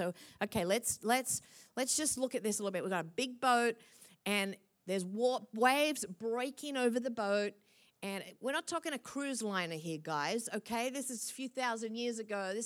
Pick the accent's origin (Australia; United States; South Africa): Australia; Sydney, New South Wales; I grew up in Sydney.